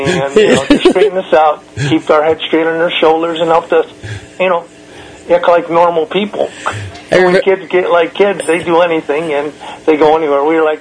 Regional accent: Chicago, Illinois, United States; I grew up in Chicago

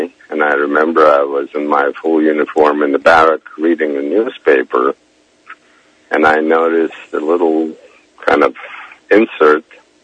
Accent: Kyiv, Ukraine; So I was born and raised in Kiev.

